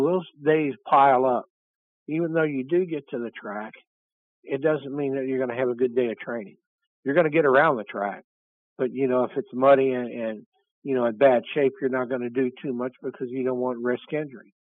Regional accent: Florida, United States; The only place, and not because I'm from Florida, the only place that it's been pretty consistent has been here in South Florida.

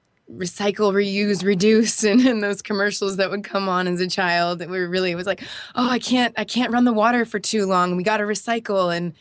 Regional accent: Newport Beach, California, United States; I grew up in Newport Beach, and it was more about consuming than it was about sustaining.

